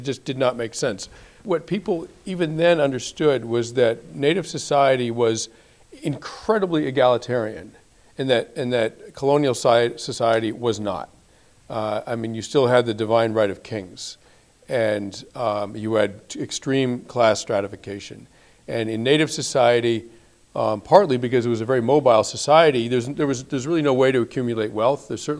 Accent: Belmont, Massachusetts, United States; I grew up in Belmont, Massachusetts.

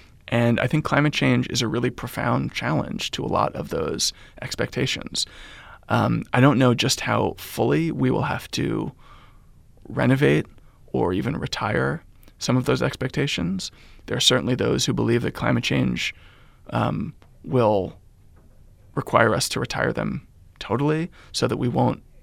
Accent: New York City, New York, United States; I'm 37 years old. I grew up in New York City, you know, came of age, born in 1982, came of age in the 1990s

